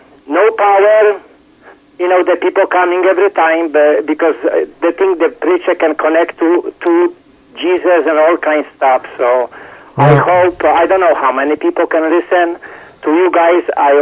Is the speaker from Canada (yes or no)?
no; Poland; moved away as an adult; now in Hawaii, United States; I don't think so because I'm from Poland. I live on Hawaii for 30 years. I'm almost 60 years old.